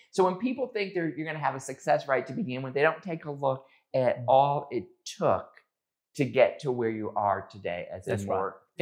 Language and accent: English; Connecticut, United States; also born or lived in Georgia; So born and raised in Connecticut, came down, went to college, University of Georgia